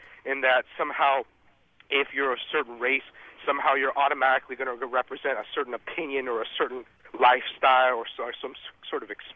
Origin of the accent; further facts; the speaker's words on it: California, United States; I grew up in California